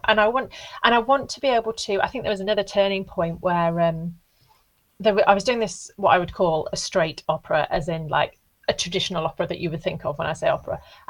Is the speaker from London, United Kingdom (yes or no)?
no; Burton-on-Trent, West Midlands, United Kingdom; accent: Midlands; Oh, I'm from Burton-on-Trent.